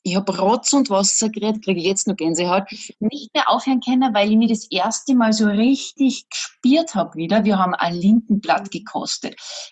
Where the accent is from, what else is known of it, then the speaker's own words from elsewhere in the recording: Salzburg, Austria; Also irgendwie akzeptiere ich das jetzt langsam. Aber ja, ich bin Salzburgerin und eigentlich komme ich aus der Medienwelt